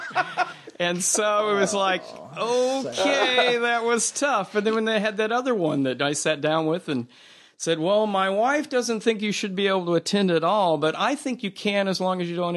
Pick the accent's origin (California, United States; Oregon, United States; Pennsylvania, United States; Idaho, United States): California, United States; now in Alabama, United States